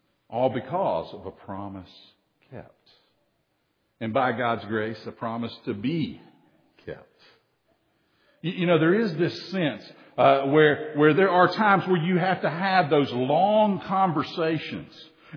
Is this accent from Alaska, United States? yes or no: no; Chattanooga, Tennessee, United States; because I grew up in Chattanooga